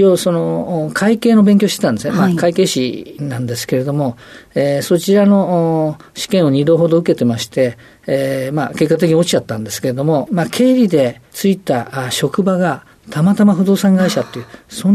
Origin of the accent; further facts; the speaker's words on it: Shibuya, Tokyo, Japan; 東京都渋谷区です。